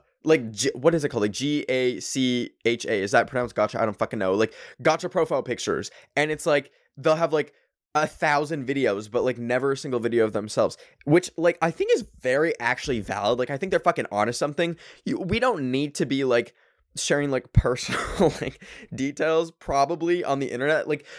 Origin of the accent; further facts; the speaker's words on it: Canada; But I'm Canadian